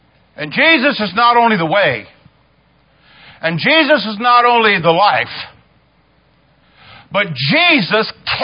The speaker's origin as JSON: {"language": "English", "region": "Ohio", "country": "United States", "tie": "born or raised there", "said": "When I was a kid, growing up in Ohio, I'll be honest with you, I was afraid of police officers."}